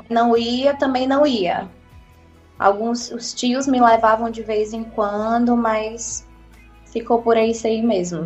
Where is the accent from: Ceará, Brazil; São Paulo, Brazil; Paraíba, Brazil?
Ceará, Brazil; Fortaleza; Tá, eu nasci em Fortaleza, sou de Fortaleza. Cresci e me criei ali na casa com os meus avós.